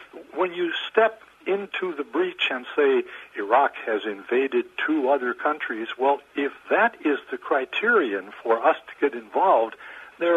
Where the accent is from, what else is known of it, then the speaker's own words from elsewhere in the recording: United States; I'm not an Iraqi. I'm an American